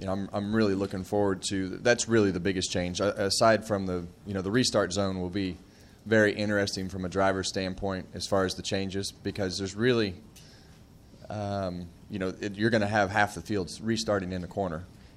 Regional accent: California, United States; Just because I've never raced at the Kern County Raceway in my hometown.

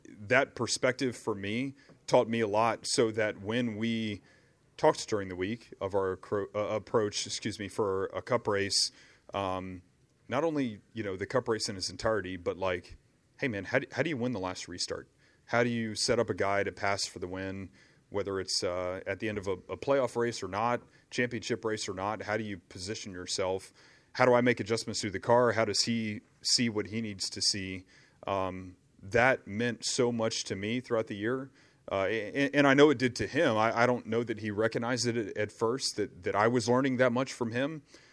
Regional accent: East Coast, United States; I grew up pavement racing on the East Coast.

